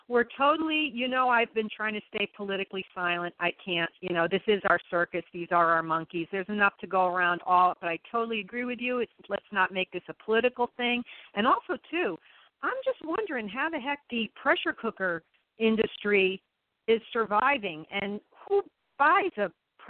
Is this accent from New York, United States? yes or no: yes; New York, United States; You know, I'm a New Yorker, so I feel it.